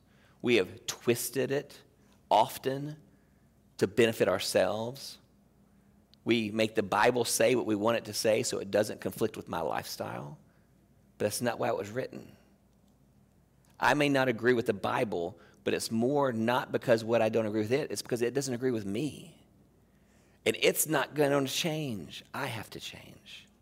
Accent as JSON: {"language": "English", "country": "United States", "tie": "born there", "said": "I am proud that I am born here, that I'm an American."}